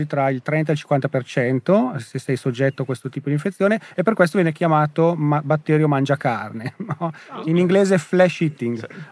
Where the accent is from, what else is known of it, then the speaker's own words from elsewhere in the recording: Cremona, Lombardy, Italy; born there; sono nato in pianura, perché sono nato a Cremona, sono originario della Lombardia